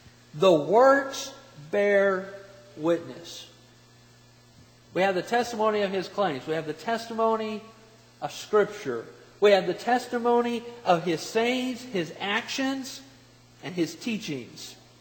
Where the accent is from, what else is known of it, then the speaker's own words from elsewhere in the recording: Portland, Oregon, United States; born there; I was born in Portland, Oregon. Love the city. Beautiful city. But it rains a lot there.